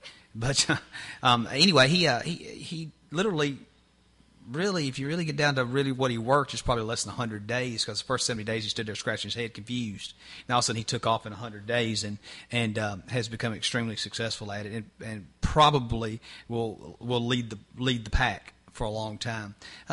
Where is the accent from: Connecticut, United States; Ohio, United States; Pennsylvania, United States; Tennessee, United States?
Tennessee, United States; the state of Tennessee is locked out. And the reason why I'd done that was, one, it was my home state.